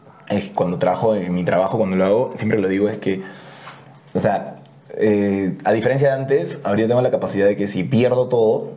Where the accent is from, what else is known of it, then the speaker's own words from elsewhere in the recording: Chiclayo, Lambayeque, Peru; moved away; yo soy de Chiclayo, bueno, ya lo dije, me mudé hace un año y 10 meses